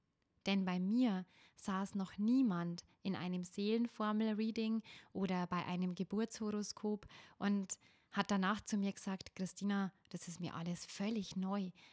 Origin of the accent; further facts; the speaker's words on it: Bavaria, Germany; würde man bei uns im Bayerischen Wald sagen